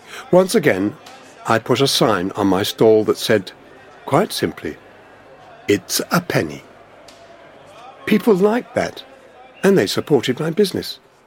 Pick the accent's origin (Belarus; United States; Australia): Belarus; Slonim, Grodno Region; I recognised his accent, and I mentioned that I came from Slonim.